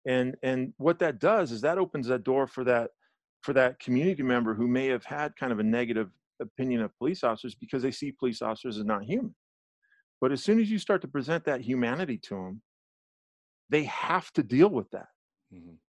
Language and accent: English; San Francisco, California, United States; I think the hardest part, growing up in San Francisco, my mom worked in a doctor's office.